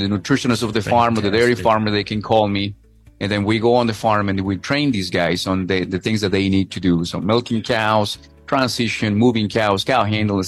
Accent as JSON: {"language": "English", "country": "Ecuador", "first_language": "Spanish", "second_language": "English", "lives_now": "United States", "said": "So I'm from Ecuador, South America, so I speak the language."}